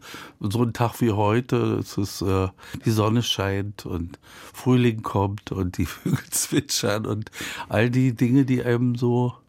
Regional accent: Berlin, Germany; Ich bin ja ein alter Berliner und da Berlin ist eine Rauhstadt

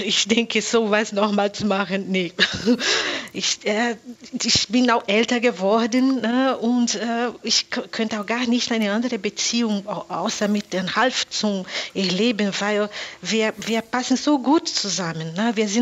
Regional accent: Rio de Janeiro, Brazil; German is a second language; now in Bergisch Gladbach, Germany; Und ich komme aus Rio de Janeiro, so das ist eine Riesenstadt und wohne jetzt in Bergisch Gladbach.

